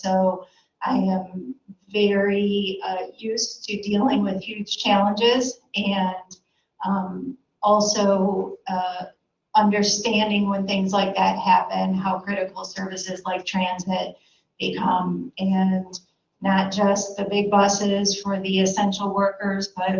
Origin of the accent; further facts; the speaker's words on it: Eastpointe, Michigan, United States; now in Birmingham, United States; So I grew up in East Point, graduated from East Detroit. I went to college at U of D and lived on campus. And then I lived in Grosse Pointe Park for a while, and now I live in Birmingham.